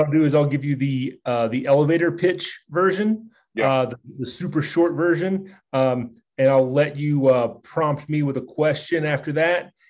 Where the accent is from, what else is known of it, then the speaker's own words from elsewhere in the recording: Kentucky, United States; It was headquartered in my hometown in central Kentucky.